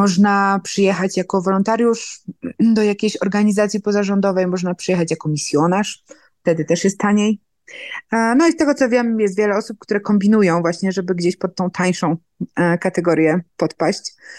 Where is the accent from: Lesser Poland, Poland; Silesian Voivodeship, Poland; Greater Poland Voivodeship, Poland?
Lesser Poland, Poland; Kraków; moved away; Czasami jestem z Krakowa, to czasami mam takie myśli, a kurczę, ale poszłabym sobie na Kazimierz na piwo